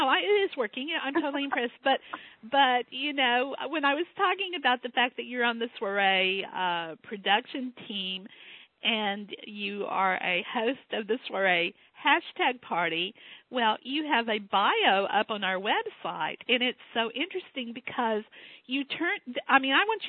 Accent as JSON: {"language": "English", "region": "Texas", "country": "United States", "tie": "born or raised there", "accent": "Southern", "said": "What I love about it is I grew up in Texas, so I have a tiny bit. I have just a teeny tiny bit of a Southern accent that remains that people sometimes hear."}